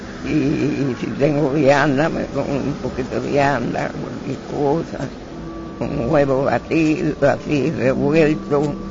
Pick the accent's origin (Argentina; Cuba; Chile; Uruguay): Cuba; Con Cuba, un amor grande, porque nací en Cuba, soy cubana y quiero lo mejor para mi patria.